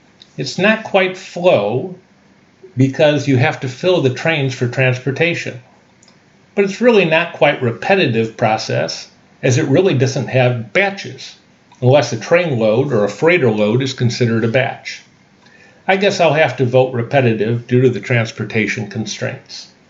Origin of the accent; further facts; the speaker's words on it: Midwest, United States; Being a Midwesterner, the Great Lakes and steel mills are part of my upbringing.